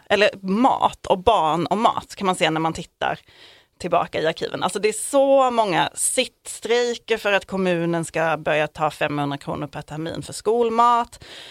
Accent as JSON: {"language": "Swedish", "town": "Malmö", "region": "Skåne", "country": "Sweden", "tie": "born or raised there", "said": "Jag vet att i min hemstad Malmö, där, ja, vi har där vi pratade integration långt innan resten av Sverige gjorde det."}